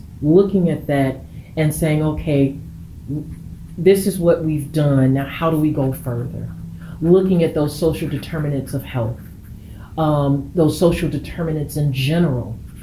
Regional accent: Chicago, Illinois, United States; From Chicago, Illinois. And particularly the neighborhood is Inglewood.

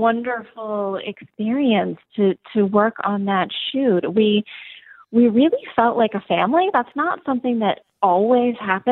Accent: Canada; Yeah, so I'm Canadian.

